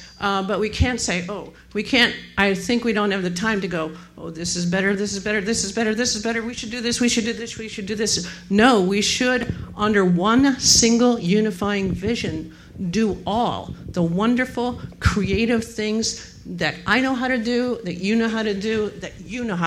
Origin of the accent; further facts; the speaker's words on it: Chicago, Illinois, United States; I'm from Chicago.